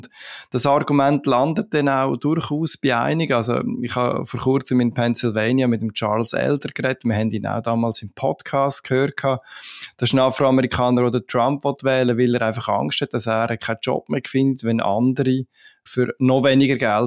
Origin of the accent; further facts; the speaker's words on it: Switzerland; Und als Schweizer lacht man zum Teil ein bisschen darüber, dass man das da in den USA als unsicher empfindet.